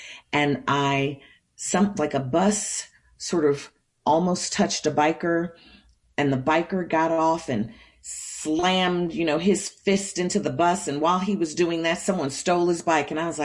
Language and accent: English; Chicago, Illinois, United States; I'm from the south side of Chicago. Actually, I was born on the west side and then grew up on the south side, Jeffrey Manor, and went to Whitney Young High School in downtown Chicago.